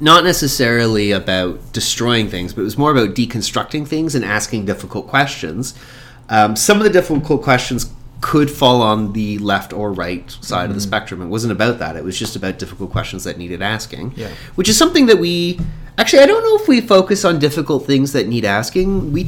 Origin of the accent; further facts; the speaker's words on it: Hamilton, Ontario, Canada; I grew up in Hamilton, and if you don't know Southern Ontario well, and I'm pretty sure most of our listeners don't, Hamilton is sort of like the Queens of Toronto.